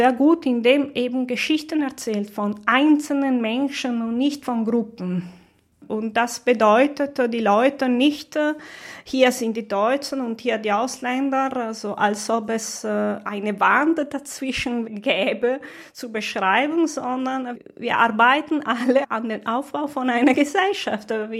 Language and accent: German; Italy; now in Germany; Also das bedeutet nicht, dass ich nicht mehr Italienerin bin, aber ich fühle mich auch als Deutsche inzwischen. Wenn ich in Italien bin, dann sagen meine Freunde, die Deutsche, wenn ich hier bin, dann bin ich die Italienerin.